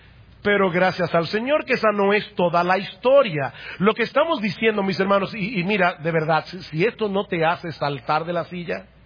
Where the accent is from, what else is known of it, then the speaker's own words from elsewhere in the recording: Dominican Republic; yo estaba en los lomos de mis abuelos cuando ellos decidieron venir a República Dominicana y por causa de esa decisión yo soy dominicano.